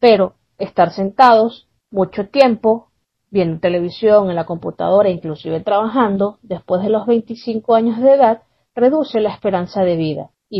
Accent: Venezuela; Soy venezolana

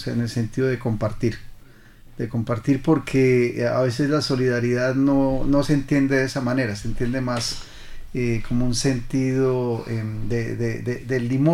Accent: Pasto, Nariño, Colombia; yo vengo de la ciudad de Pasto, una ciudad con una, de pronto un poco diferente a Popayán, que tiene mucho más marcado el sentimiento religioso.

